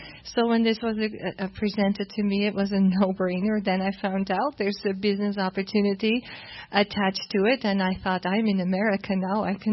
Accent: Netherlands; English is a second language; now in United States; My background is that I am from Holland originally

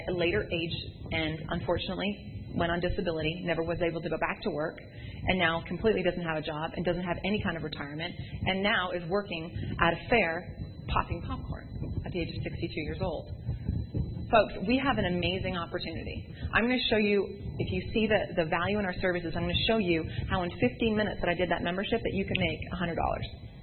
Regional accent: Canada; Now, as a Canadian, when I first heard about this, I was like

